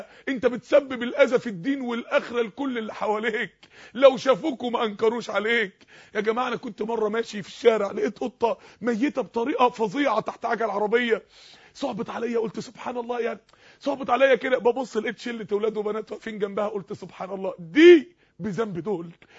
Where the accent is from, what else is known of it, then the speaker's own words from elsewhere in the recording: Mansoura, Dakahlia, Egypt; انا فاكر يوم السماء شتت عندنا في المنصورة تلج.